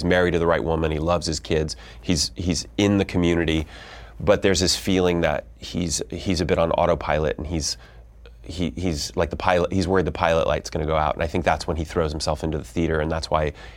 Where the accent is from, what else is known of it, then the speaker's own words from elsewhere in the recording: Columbus, Ohio, United States; I'm from Columbus, Ohio.